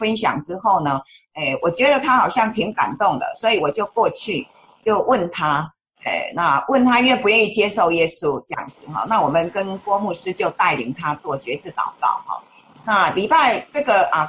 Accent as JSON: {"language": "Chinese", "country": "Taiwan", "said": "但是呢我的背景跟他差太远了，我是台湾来的齁。"}